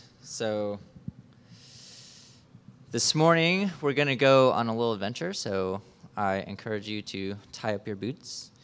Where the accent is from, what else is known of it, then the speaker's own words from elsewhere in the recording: Kansas, United States; I grew up in Kansas, which is statistically flatter than a pancake.